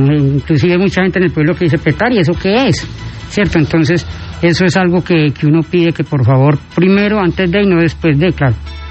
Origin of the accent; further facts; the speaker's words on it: Salónica, Valle del Cauca, Colombia; yo soy un hijo de Salónica, yo nací en estas tierras, tengo 49 años y conozco las problemáticas de mi región de aproximadamente 40 años